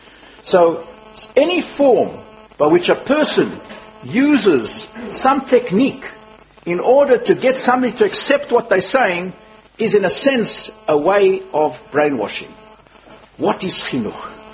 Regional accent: Benoni, Gauteng, South Africa; I was born in South Africa in 1937, before the war. My parents came from Litter, actually came from Ponevej, the Ponevej Rov and Sadek Kedushin for my parents, for Hashem. And they came to a little town, Benoni, in South Africa.

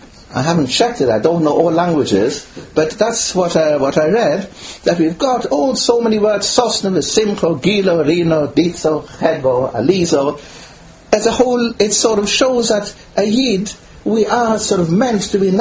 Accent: Ireland; I came from Ireland, I didn't know, no idea, you know

